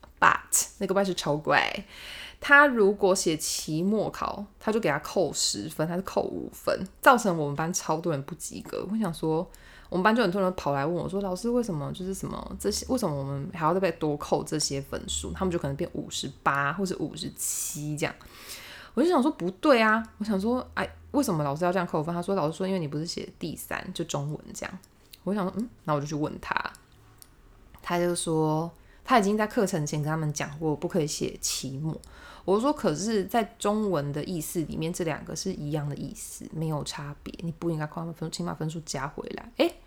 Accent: Taiwan; 哈喽我台湾人呢

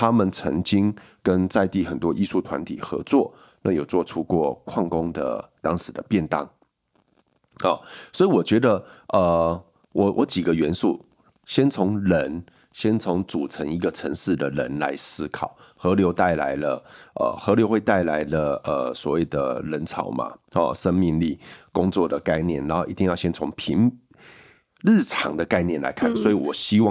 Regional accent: Kaohsiung, Taiwan; 我是高雄人，所以当我到台北来

